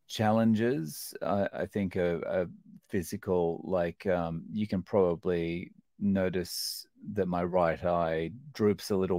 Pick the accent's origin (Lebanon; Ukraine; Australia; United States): Australia; also born or lived in Scotland; now in Japan; I currently live in Japan. I've lived here for the last 17 years. I'm an Australian, but I was born in Scotland, hence the complexion.